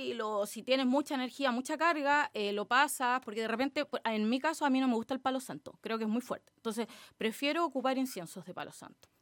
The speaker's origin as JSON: {"language": "Spanish", "town": "Viña del Mar", "region": "Valparaíso", "country": "Chile", "tie": "born there", "also_born_or_lived": "Santiago", "said": "Y luego me vine a Viña, o sea, porque yo nací en Viña, por cosas de la vida me fui a Santiago, luego volví y claro, venía sin trabajo, con mi hija y todo"}